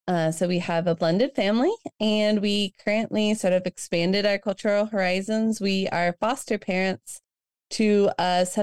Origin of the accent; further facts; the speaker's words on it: Georgia, United States; now in Northern Indiana, United States; North American woman living in Northern Indiana. I grew up in Georgia in Southern North American culture.